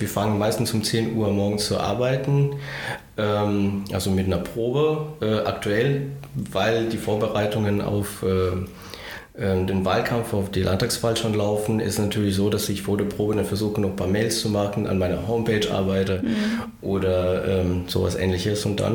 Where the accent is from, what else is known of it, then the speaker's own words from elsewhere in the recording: Cologne, North Rhine-Westphalia, Germany; now in Kassel, Germany; Das ist ich bin eigentlich durch und durch ein Stadtkind. Ich bin in Köln aufgewachsen